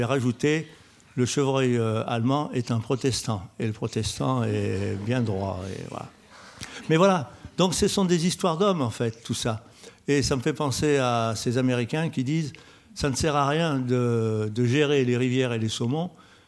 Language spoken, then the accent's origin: French; Lyon, Auvergne-Rhône-Alpes, France; Je suis moi aussi rhône-alpin, je suis lyonnais.